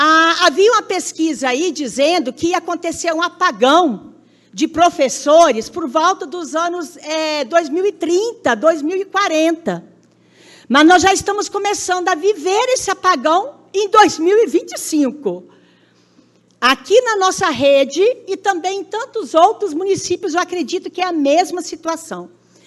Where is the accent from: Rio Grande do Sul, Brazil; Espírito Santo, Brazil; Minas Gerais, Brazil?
Espírito Santo, Brazil; Itarana; eu também sou de Itarana. Então, toda a minha vida estudantil foi em Itarana. Mas quando eu vim para Santa Maria, em 95, primeiro ano que eu comecei a trabalhar aqui em Santa Maria de Itibá